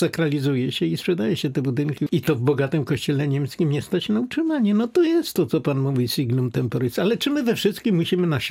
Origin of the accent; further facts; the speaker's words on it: Greater Poland Voivodeship, Poland; U mnie w Wielkopolsce też jak na południu zaczną mówić po swojemu, to trzeba się mocno wsłuchiwać